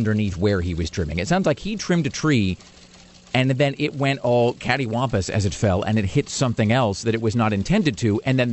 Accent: Kennewick, Washington, United States; There's a building in my hometown of Kennewick called the Flash Cube.

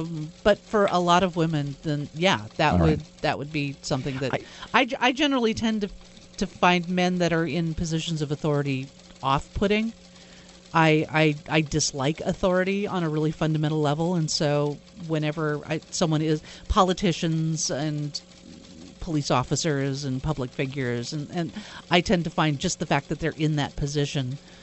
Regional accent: California, United States; I grew up in Southern California.

